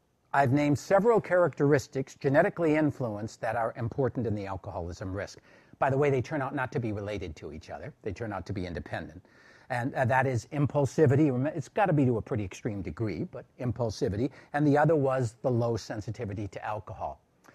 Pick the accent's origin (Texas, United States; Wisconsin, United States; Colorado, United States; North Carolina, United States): Wisconsin, United States; Milwaukee; moved away as an adult; now in San Diego, United States; I grew up in Milwaukee. How many of you have been in Milwaukee? Well, I'm really happy to be here in San Diego.